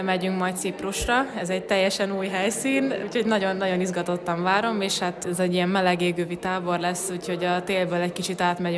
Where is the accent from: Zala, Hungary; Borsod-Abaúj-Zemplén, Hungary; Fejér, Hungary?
Fejér, Hungary; Székesfehérvár; now in Győr, Hungary; Én nagyon megtaláltam magamat ott Győrben, most már ott is élek, ugye én Székesfehérvárról költöztem oda